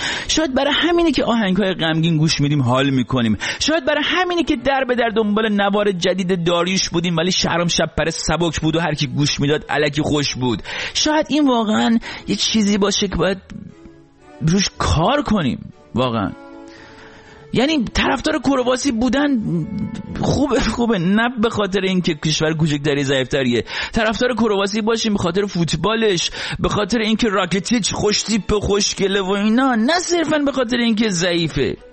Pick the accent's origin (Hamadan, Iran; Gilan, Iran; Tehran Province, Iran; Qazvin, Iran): Gilan, Iran; Rasht; من خودم چون رشتی هستم اوکیه